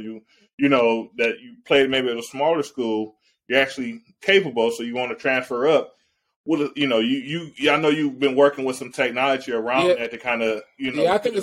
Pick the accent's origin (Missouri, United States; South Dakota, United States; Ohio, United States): Ohio, United States; I grew up in Ohio. I was an Ohio State fan.